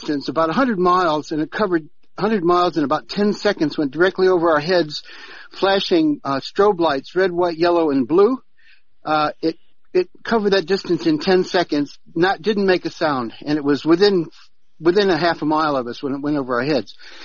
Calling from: Nelson, New Zealand; I'm ringing from New Zealand.

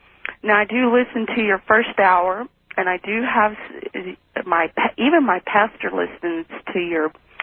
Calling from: Reno, Nevada, United States; I've been listening to you for about 2 years and a half, and I'm calling from Reno.

